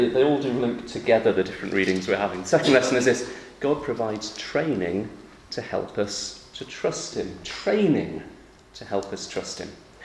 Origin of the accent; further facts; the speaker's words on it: England, United Kingdom; So what I'm hoping, as an Englishman, will happen after Owen Farrell's awful kicking yesterday